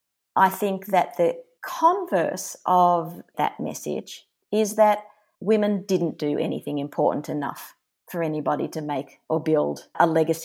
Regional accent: Melbourne, Victoria, Australia; I can imagine doing this in my hometown of Melbourne

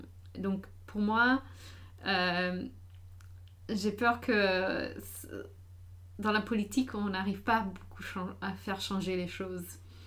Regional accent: United States; Alors, d'abord, j'ai grandi aux États-Unis.

